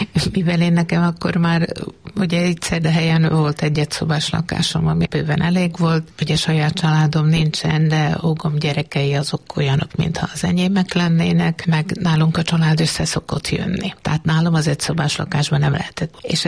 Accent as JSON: {"language": "Hungarian", "town": "Šamorín", "region": "Trnava Region", "country": "Slovakia", "said": "somorjai származású vagyok, és a közösségi élet pedig inkább Szerdahelyhez köt."}